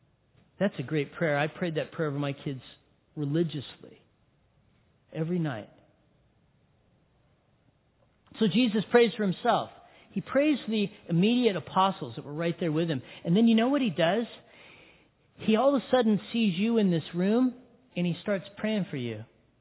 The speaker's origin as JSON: {"language": "English", "town": "Big Bear", "region": "California", "country": "United States", "tie": "born or raised there", "said": "I'm a Big Bearian. I was born and raised in Big Bear."}